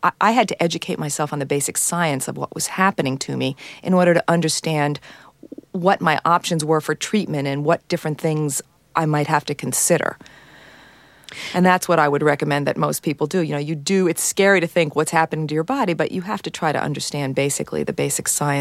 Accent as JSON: {"language": "English", "region": "New York", "country": "United States", "said": "And I'm a New Yorker, so that was a big decision."}